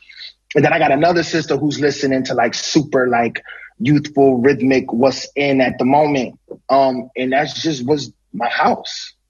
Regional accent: Philadelphia, Pennsylvania, United States; I grew up in Philly.

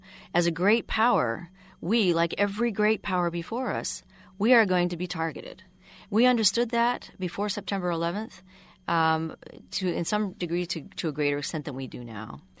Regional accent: United States; But I'm an American first.

